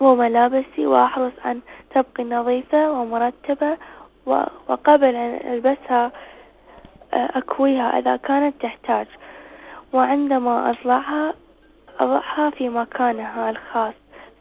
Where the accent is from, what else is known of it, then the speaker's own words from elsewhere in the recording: Iraq; من العراق.